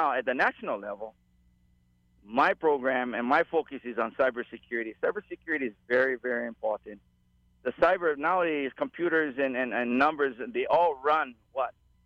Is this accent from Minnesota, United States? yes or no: no; Hawaii, United States; I mean, you know, I'm from the Aloha State. I know how to work together. We struggled in Hawaii. We came through.